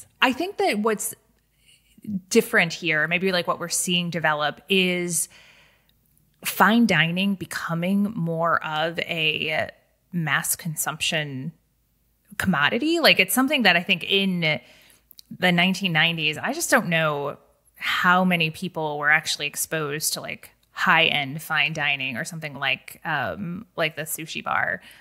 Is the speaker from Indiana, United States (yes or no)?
yes; Indiana, United States; now in New York, United States; I moved to New York after growing up in Indiana, and my mom would come out and visit me.